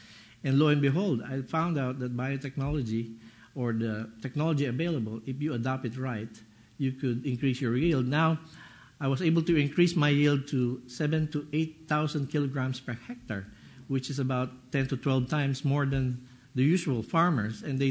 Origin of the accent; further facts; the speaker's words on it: Luzon, Philippines; I am originally from Luzon, and I'm not from the Visayas.